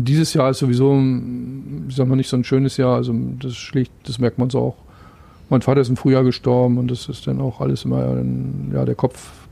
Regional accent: Schwerin, Mecklenburg-Vorpommern, Germany; ich bin ja in der Fritz-Reuter-Schule zur Schule gegangen in Schwerin

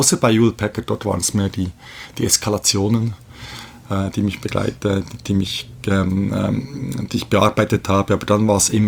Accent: Bern, Switzerland; Ich bin aber in der Schweiz geboren, Mutter ist Schweizerin, ich komme aus Bern, wohne auch in Bern

